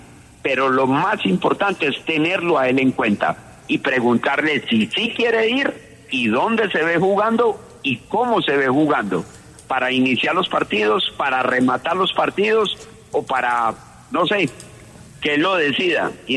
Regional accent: Colombia; yo quiero trabajar en Colombia, en mi país querido.

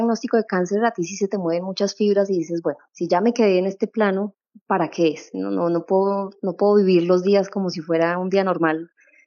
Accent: Bogotá, Colombia; O sea, los tres somos bogotanos

